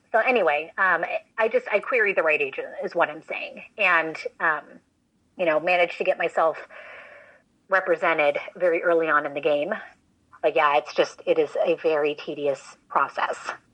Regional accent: Minnesota, United States; I wanted them to be based in my home state because a large part of my first novel does take place in Minnesota.

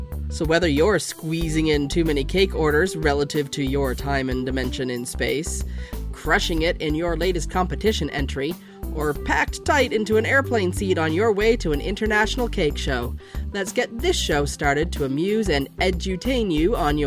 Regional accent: Canada; now in United States; because I grew up in Canada, which has quarters, and, you know, obviously lived in the U.S., which has quarters.

